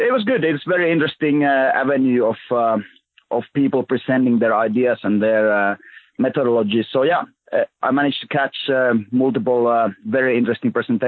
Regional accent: Äänekoski, Central Finland, Finland; English is a second language; Yeah, so grew up in Finland in the central Finland region, a town of Äänekoski, pretty small place

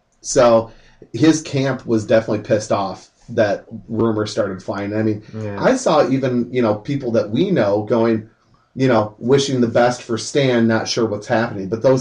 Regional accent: Toledo, Ohio, United States; born there; Trust me, I was born in Toledo, I got family there

